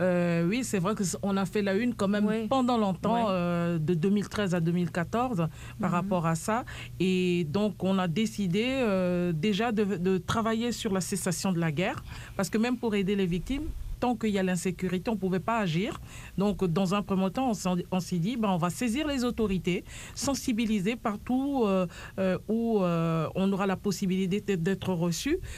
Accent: France; là où on habite, hein, parce que je viens de France

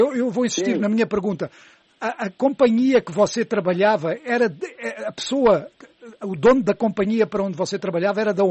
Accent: Mozambique; Eu sou de Moçambique

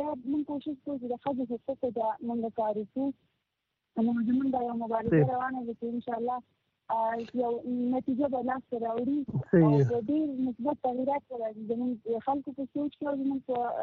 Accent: Nangarhar, Afghanistan; also born or lived in Pakistan; now in Kabul, Afghanistan; زه د ننګرهار ولایت یم او په پلان په کابل کې یم،

